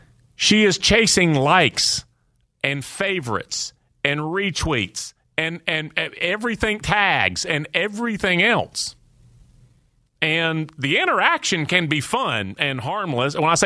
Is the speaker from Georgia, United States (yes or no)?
yes; Georgia, United States; I would go to the Braves games growing up. I grew up just outside of Atlanta.